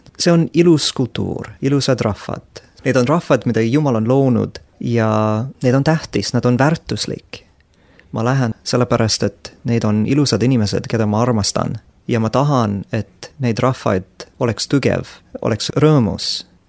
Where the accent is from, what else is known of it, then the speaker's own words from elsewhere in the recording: Canada; Estonian is a second language; Ma olen Kanadast ja ma ei ole väliseestlane. Ma ei ole soomugrilane.